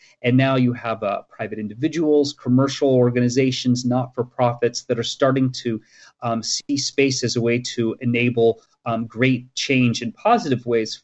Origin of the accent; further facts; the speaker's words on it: Florida, United States; Yeah, I grew up in Florida in the very long shadow of the space shuttle, and I used to see some flights even from where I grew up on the west coast of Florida if it was a clear day.